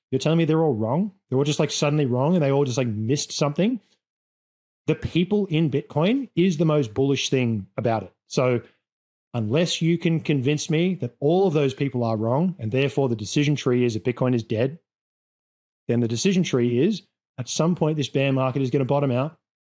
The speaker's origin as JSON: {"language": "English", "country": "Australia", "said": "I'm an Australian."}